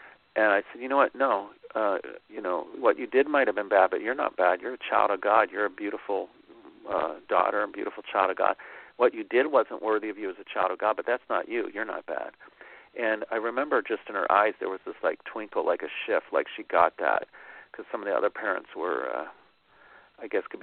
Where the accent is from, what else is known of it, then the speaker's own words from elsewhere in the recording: Pittsburgh, Pennsylvania, United States; But he, in my hometown of Pittsburgh, when he got up and played the Christian stuff, Pittsburgh's, I love my hometown, but they can be pretty tough, you know.